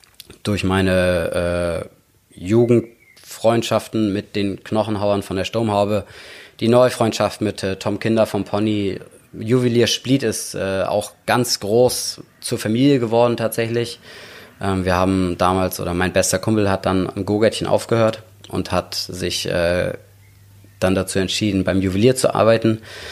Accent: Tinnum, Schleswig-Holstein, Germany; Immer schon in Tinnum. Also Tinnum ist immer noch meine Heimat.

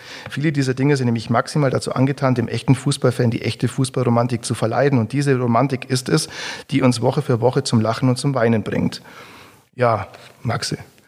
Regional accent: Augsburg, Bavaria, Germany; wo kommst du her? Aus Augsburg, dann musst du sagen, ja, ist bei München oder so.

